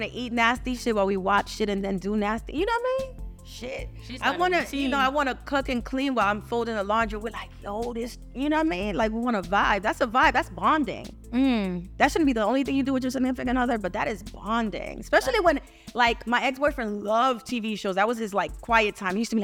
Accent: New York, United States; I'm from New York. I'm like, my bad.

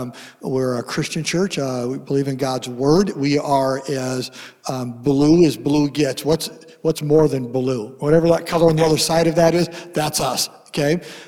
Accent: Seattle, Washington, United States; I'm from Washington State, Seattle.

